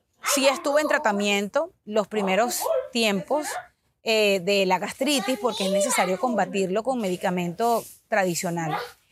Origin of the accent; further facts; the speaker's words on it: Venezuela; Como latina, ¿ok? Venezolana, no puede faltar en tu alimentación una arepa.